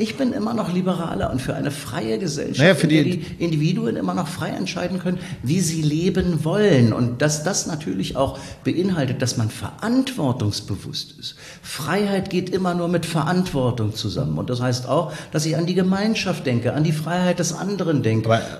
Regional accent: Berlin, Germany; born there; in Berlin, wo ich geboren bin

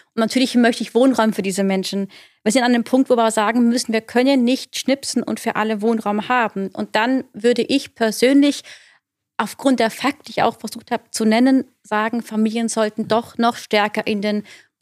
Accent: Austria; now in Landau, Germany; Ich komme aus Österreich, ja.

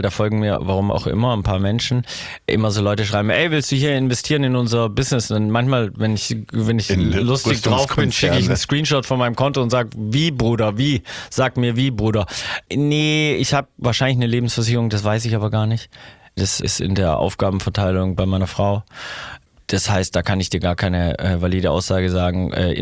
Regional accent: Stuttgart, Baden-Württemberg, Germany; Und Stuttgart wird immer sowas wie meine Heimat bleiben.

